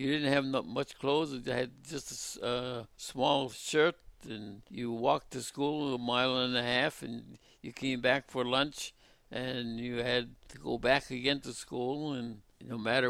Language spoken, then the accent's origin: English; Michigan, United States; Well, I came from Northern Michigan, Upper Peninsula, Copper Country they called it. It's right close to Lake Superior.